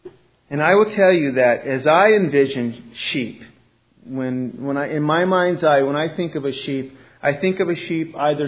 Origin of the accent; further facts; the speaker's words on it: Los Angeles, California, United States; I'm from Los Angeles.